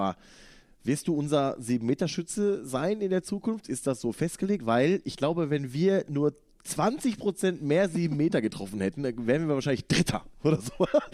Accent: North Rhine-Westphalia, Germany; Ich komme ja so aus dem Ruhrpott, aber schon auch ein bisschen in Richtung Westfälische.

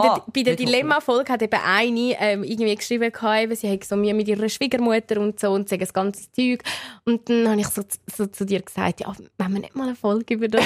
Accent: Switzerland; Das ist ja abartig, was es bei uns in der Schweiz, wo man das Gefühl hat, man hat Sitten, Ordnung, Regeln gelernt

